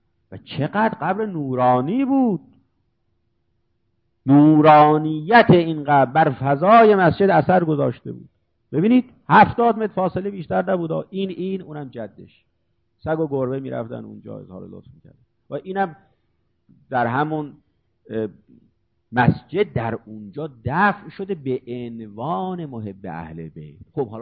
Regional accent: Iran; ما از ایران هستیم و به اصطلاح شیعه هستیم

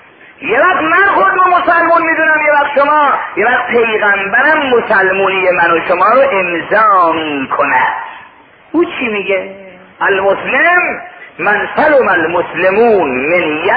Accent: Mashhad, Razavi Khorasan, Iran; گفتم من اصلا مال مشهده

